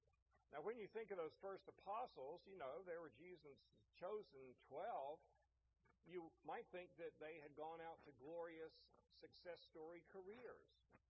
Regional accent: the Carolinas, United States; And I grew up in the Carolinas with my little Southern Baptist friends constantly reminding me, doubting Thomas, you're doubting Thomas, especially around Easter time.

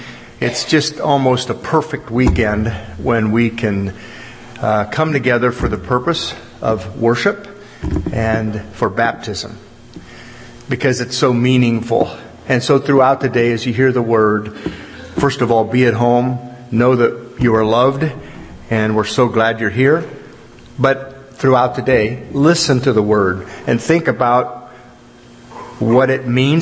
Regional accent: Francesville, Indiana, United States; Steve and Linda from Francisville, my hometown.

